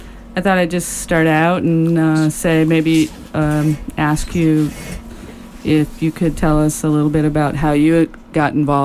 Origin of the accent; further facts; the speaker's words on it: Chicago, Illinois, United States; You know, I'm from Chicago area, and I had no idea that Somalians were so heavily located there.